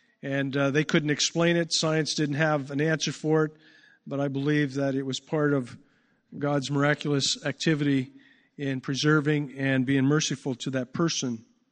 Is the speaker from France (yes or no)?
no; Winkler, Manitoba, Canada; Growing up in Bible Belt country, like Winkler, Manitoba, we just assume everybody believes in the resurrection.